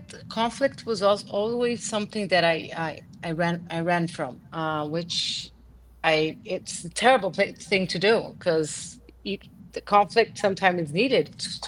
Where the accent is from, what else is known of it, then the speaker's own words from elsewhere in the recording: São Paulo, Brazil; Oh yeah, I'm from Sao Paulo. I actually live in Sao Paulo. I commute every other week. I get on a plane and come here.